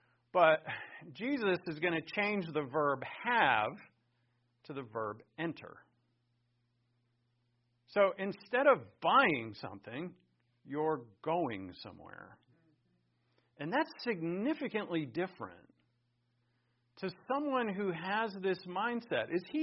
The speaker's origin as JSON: {"language": "English", "region": "East Coast", "country": "United States", "said": "And I was like, hey, I met this family, and I'm like, I'm from the East Coast. I know a bunch of Italians."}